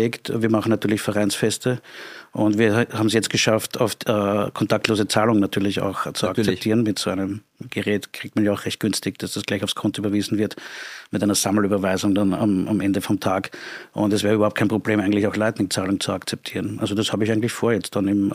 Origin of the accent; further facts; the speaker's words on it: Klosterneuburg, Lower Austria, Austria; also born or lived in Vienna; Ich bin in Wien geboren auch, aber habe immer in Klosternabrück gelebt.